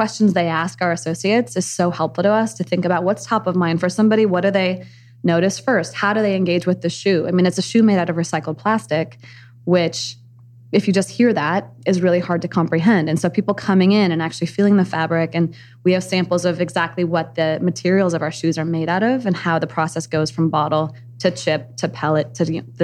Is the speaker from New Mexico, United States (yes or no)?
no; Minneapolis, Minnesota, United States; moved away as an adult; I came from Minneapolis, heart of the Midwest, and made my way out to California for college and then for business school